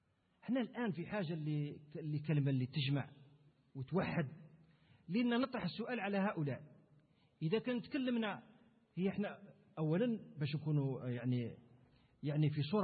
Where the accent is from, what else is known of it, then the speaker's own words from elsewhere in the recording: Algeria; كلنا جزائريين